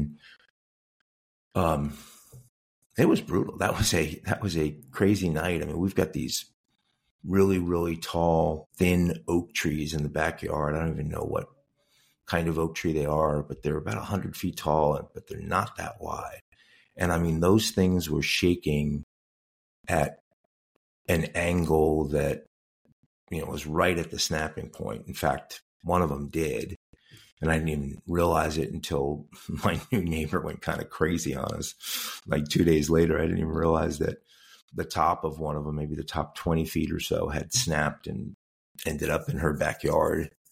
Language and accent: English; New York, United States; And growing up in New York, I had been through a couple of hurricanes